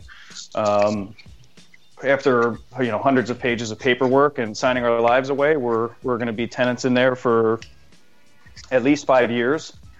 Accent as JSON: {"language": "English", "town": "Philadelphia", "region": "Pennsylvania", "country": "United States", "said": "I mean, I'm not from Jersey. I'm from Philly."}